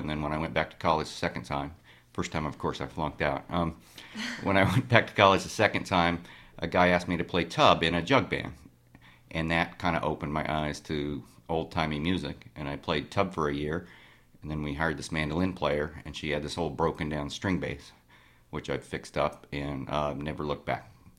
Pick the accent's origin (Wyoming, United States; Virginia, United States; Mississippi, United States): Wyoming, United States; You know, I remember growing up in Wyoming when radio was radio, and you'd hear lots of different kinds of songs, from rock to country.